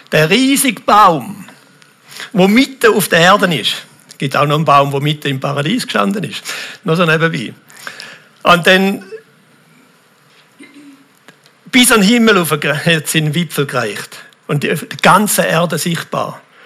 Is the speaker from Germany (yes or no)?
no; Switzerland; Und ich glaube, auch da können wir uns auch als Schweizer sehr wohl identifizieren damit.